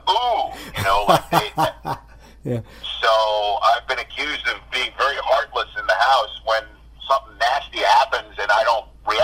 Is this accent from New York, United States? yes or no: yes; Staten Island, New York, United States; when I was a kid in Staten Island growing up in New York.